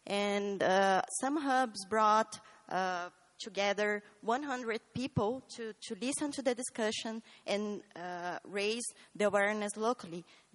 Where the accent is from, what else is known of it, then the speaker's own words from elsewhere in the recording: Brazil; I'm from Brazil